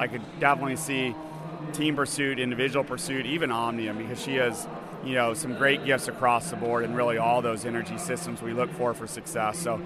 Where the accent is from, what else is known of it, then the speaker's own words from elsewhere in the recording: Indiana, United States; She grew up in the same state that I grew up in America. It's Indiana, and it's really a blue-collar state.